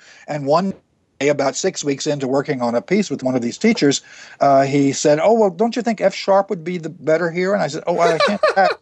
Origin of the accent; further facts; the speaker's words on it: Texas, United States; Well, I grew up in Texas